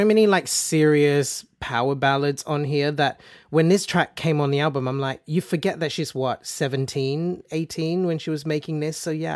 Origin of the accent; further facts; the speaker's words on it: Malaysia; as a kid growing up in Malaysia